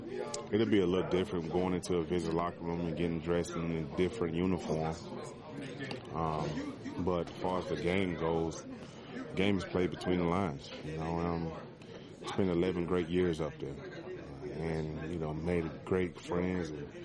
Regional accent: Texas, United States; But I'm a Texan.

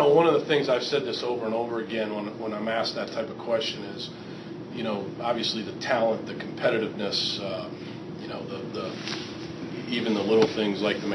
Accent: Massachusetts, United States; born or raised there; also born or lived in Dorchester

